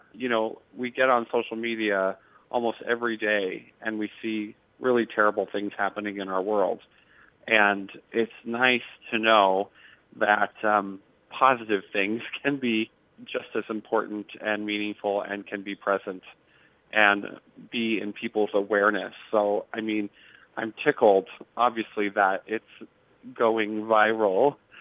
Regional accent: Wellman, Iowa, United States; had a life-changing experience because I was from Wellman, Iowa and had not been abroad before

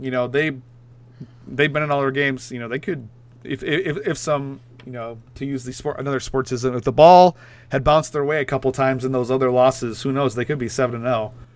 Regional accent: Minnesota, United States; for those of you who don't know, Ann and I grew up in Minnesota, and being Packer fans in Minnesota can be at times a harrowing experience for a young child

